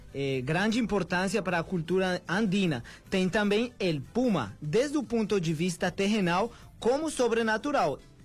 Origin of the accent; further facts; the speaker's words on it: Nariño, Colombia; do departamento de Nariño, na Colômbia, minha terra